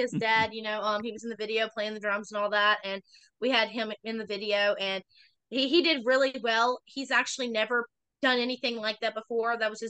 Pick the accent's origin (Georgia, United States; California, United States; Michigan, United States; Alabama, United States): Alabama, United States; Opp; So actually both times that was at the Rattlesnake Rodeo in right there by my hometown, Op, Alabama.